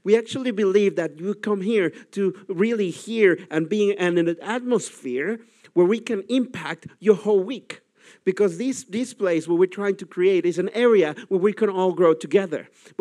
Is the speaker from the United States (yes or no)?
no; Mexico; English is a second language; now in Netherlands; I'm originally from Mexico, and I promise the church that I will, at the end of the year, speak some more Dutch for sure.